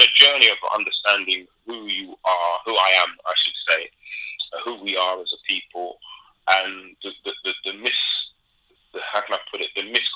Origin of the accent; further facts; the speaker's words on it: London, United Kingdom; where I was born in London, which is in the London Borough of Brent, so northwest London, that is my first experience of multiculturalism. So, you know, I grew up in a place called Kilburn, which had a strong African-Caribbean community and also a strong Irish community as well.